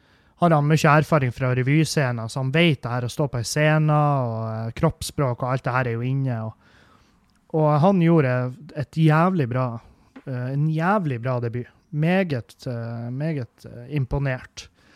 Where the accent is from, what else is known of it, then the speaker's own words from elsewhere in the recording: Halsa, Trøndelag, Norway; fordi at Halsa der jeg kommer fra er jo revybygd.